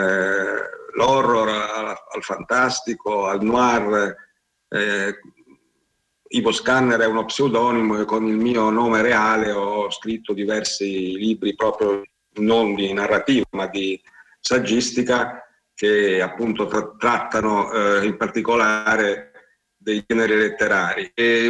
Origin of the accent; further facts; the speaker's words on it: Genoa, Liguria, Italy; now in Rome, Italy; Io sono originario di Genova, ma vivo a Roma e dintorni da più di mezzo secolo